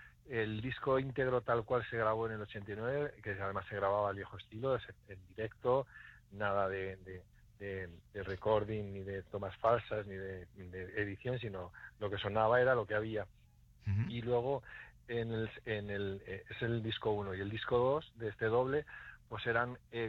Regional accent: Molina, Spain; excepto yo que soy de Molina

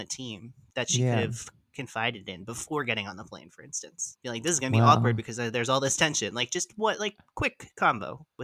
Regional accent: United States; I'm American. I don't have expertise on these accents like you do, my friend.

